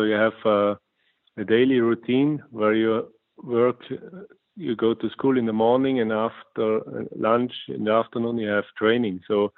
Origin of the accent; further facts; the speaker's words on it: St. Anton am Arlberg, Tyrol, Austria; we had the World Championship in St. Anton at my hometown.